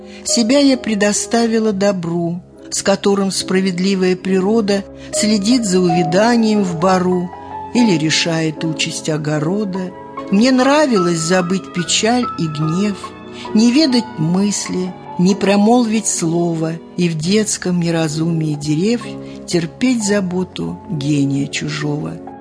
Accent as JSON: {"language": "Russian", "region": "Moscow", "country": "Russia", "tie": "born or raised there", "said": "Я родилась в Москве, и с ней нерасторжима. Я москвичка, горожанка, но меня всегда влекло к деревне."}